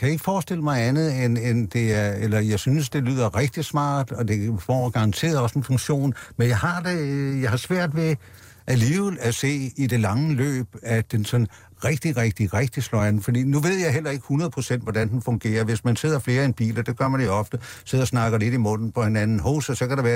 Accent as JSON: {"language": "Danish", "town": "Copenhagen", "region": "Capital Region of Denmark", "country": "Denmark", "said": "jeg er cyklist, jeg er københavner"}